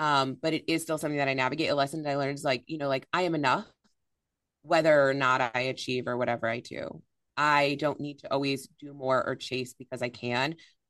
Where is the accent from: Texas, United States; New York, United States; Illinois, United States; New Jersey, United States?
Illinois, United States; Rockford; There's a Rockford, Michigan, not Rockford. I was like Rockford, Illinois. I live in Rockford, Illinois.